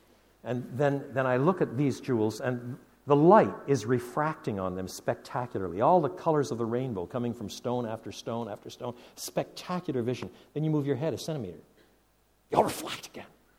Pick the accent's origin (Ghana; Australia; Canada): Canada; born there; although I was born in Canada, my father was born in Northern Ireland. My mother was born in England. So I come from an island race.